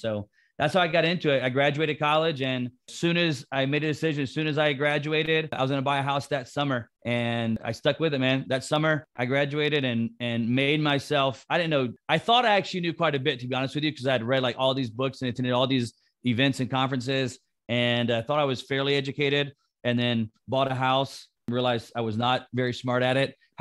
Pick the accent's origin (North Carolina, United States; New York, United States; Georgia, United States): Georgia, United States; moved away as an adult; now in Florida, United States; So I am a resident of Florida I moved down there probably, I'm from Georgia